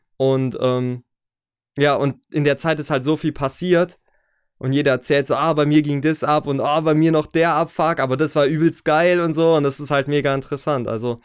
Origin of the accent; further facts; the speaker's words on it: Filderstadt, Baden-Württemberg, Germany; also born or lived in Steinbronn; Und dann sind wir wieder umgezogen in Stadt 3, nach Filderstadt. Innerhalb der Städte sind wir, also innerhalb von Steinbronn sind wir auch nochmal umgezogen, innerhalb von Filderstadt auch.